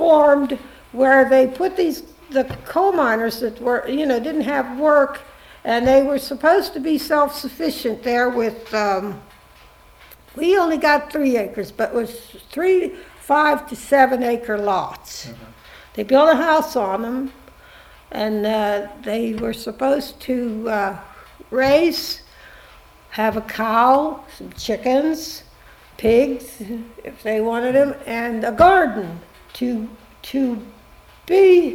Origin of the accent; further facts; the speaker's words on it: Reevesville, West Virginia, United States; also born or lived in Pennsylvania; I was born in Pennsylvania. Then we moved to West Virginia around the Fairmont area. And the first community that we lived in was Reevesville. That's near Fairmont.